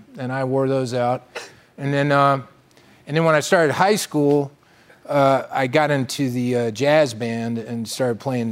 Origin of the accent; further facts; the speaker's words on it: Kentucky, United States; Yeah, I mean, I grew up in Kentucky, so... thank you. It's just below the Mason-Dixon line.